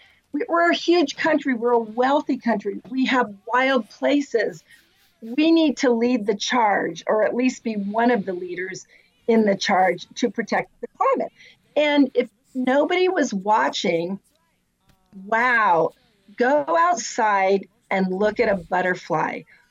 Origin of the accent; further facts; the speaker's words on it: San Diego, California, United States; I grew up in San Diego, and we lived on the canyons.